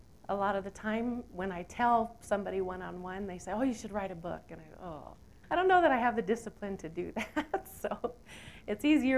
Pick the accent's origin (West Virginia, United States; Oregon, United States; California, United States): California, United States; The city I grew up in California didn't have facilities in that hospital to properly take care of me.